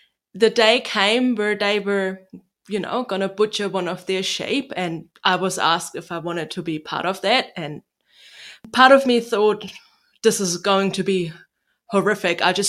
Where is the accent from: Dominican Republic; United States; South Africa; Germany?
Germany; now in New Zealand; I grew up in Germany and we just go to the supermarket.